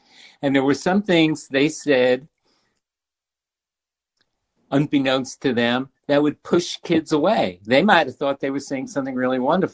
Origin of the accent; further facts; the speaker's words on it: New York, United States; I grew up in New York. I went to City College and NYU